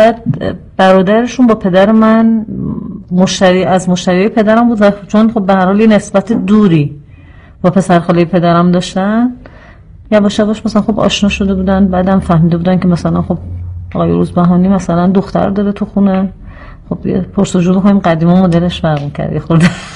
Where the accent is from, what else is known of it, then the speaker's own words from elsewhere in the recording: Tehran, Tehran Province, Iran; born there; اول شهریور 48 تو منطقه نازیاباد تهران به دنیا اومدم. فکر کنم یکی از محله‌های قدیمی تهرانه